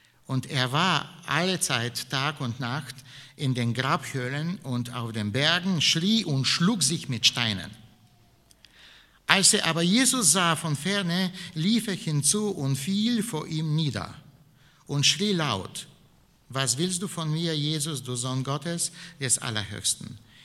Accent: Bulgaria; German is a second language; als Kind in meinem Heimatland, in Bulgarien

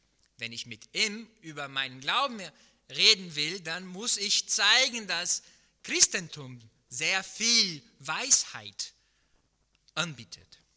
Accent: Brazil; now in Germany; aber wie ihr schon bemerkt habt, ich bin kein Deutscher. Ja? Ich bin Brasilianer, ich bin in Brasilien geboren, dort aufgewachsen. Ich bin seit ungefähr 5 Jahren hier in Deutschland.

